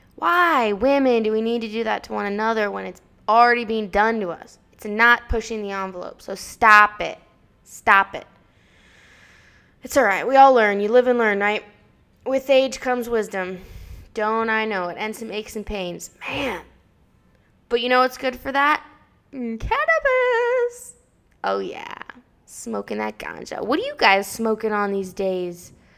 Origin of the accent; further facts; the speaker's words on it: Texas, United States; I am from Texas. Did you know that most of the beef consumed in America is raised in Texas?